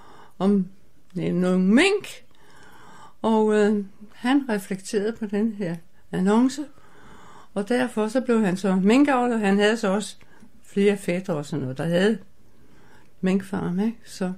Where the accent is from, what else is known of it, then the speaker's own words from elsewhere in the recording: Stenløse, Capital Region of Denmark, Denmark; born there; also born or lived in Vægtsø; Men jeg kom fra Stenløse af. Jeg er født i Stenløse Og så emigrerede jeg til Vægtsø.